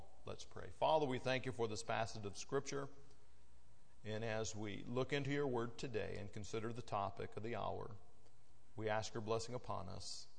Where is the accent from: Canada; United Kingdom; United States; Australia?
United States; Michigan